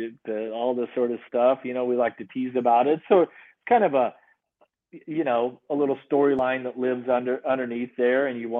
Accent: Midwest, United States; also born or lived in Kansas / Missouri; And back in the Midwest, where I grew up in Kansas and Missouri

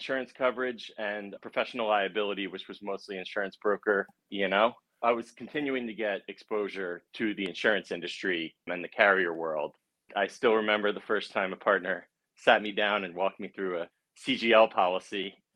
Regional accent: New York, United States; I wanted to stay in the New York area. I grew up on Long Island.

